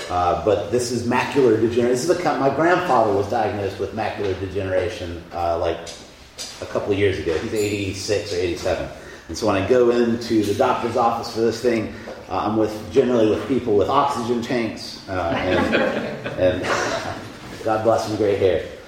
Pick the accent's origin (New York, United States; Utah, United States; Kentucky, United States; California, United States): Kentucky, United States; but I was a kid growing up in Kentucky